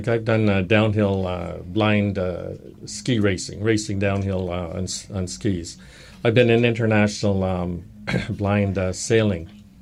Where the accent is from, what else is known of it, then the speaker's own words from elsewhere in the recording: Toronto, Ontario, Canada; We come from the Toronto area